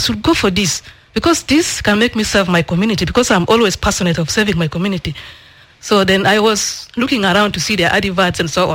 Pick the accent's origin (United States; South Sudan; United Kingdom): South Sudan; Yei, Central Equatoria; Growing up from the refugee camp, I was always passionate to serve my community. So when I returned to my hometown, which is Yei